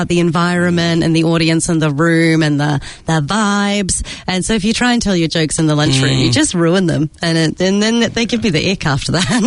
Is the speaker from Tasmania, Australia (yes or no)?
yes; Launceston, Tasmania, Australia; I'm from Launceston.